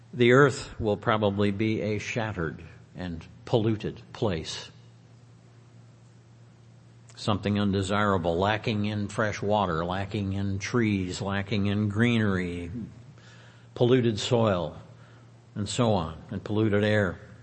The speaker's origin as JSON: {"language": "English", "town": "Detroit", "region": "Michigan", "country": "United States", "tie": "born there", "also_born_or_lived": "Los Angeles / Denver / Chicago / New York", "said": "I realize that I've lived in Los Angeles, I've lived in Denver, I've lived in Chicago, excuse me, I was born in Detroit, and I've lived in New York."}